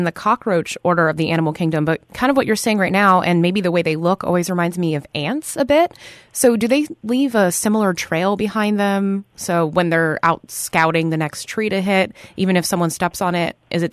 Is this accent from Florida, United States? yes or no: yes; Naples, Florida, United States; Oh, don't tell me that. I'm from Naples. So what should I do?